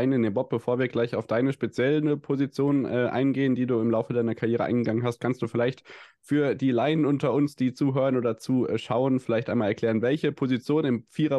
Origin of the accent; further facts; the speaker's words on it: Hesse, Germany; Wir sind ja aus dem Werra-Meißner-Kreis